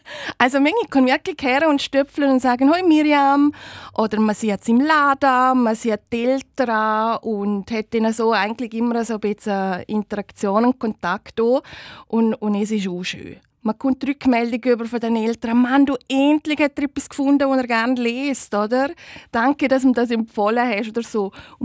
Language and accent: German; Ruggell, Liechtenstein; also born or lived in Chur; eine gebürtige Öri von Ruggell. Und ich wohne schon immer zu Ruggell, außer als ich noch das Lehrseminar gemacht habe. Dort war ich 5 Jahre zu Chur.